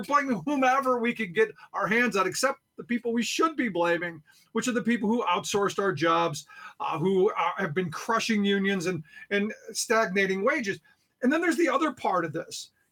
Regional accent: Cleveland, Ohio, United States; I grew up in Cleveland.

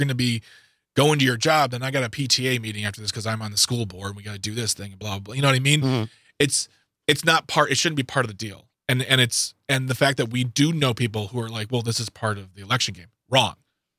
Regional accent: Waukesha, Wisconsin, United States; I was born and raised in Waukesha. I was born, right, in downtown Waukesha. I lived on the south side of Waukesha until I was nearly 20 years old.

